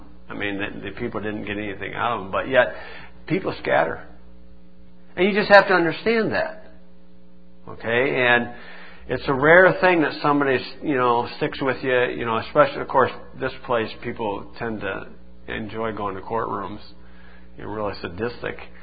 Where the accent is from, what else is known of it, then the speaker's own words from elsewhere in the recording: Indiana, United States; and I said I was from Indiana.